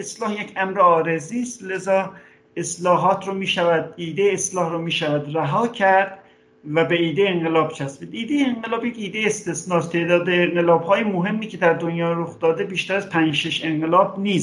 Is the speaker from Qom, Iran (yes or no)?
yes; Qom, Iran; born there; متولد شهر قم، در یه خانواده مذهبی روحانی متولد شدم.